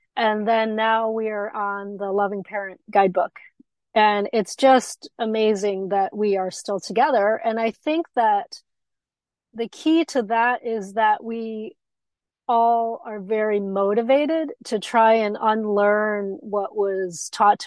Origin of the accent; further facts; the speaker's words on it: United States; born there; So I am Taiwanese American. I was born in the US. My parents are from Taiwan. They came over probably 50 years ago at this point. And I grew up just very isolated.